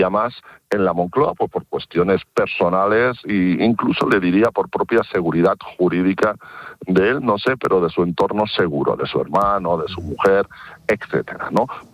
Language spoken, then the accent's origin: Spanish; Catalonia, Spain; yo que soy catalán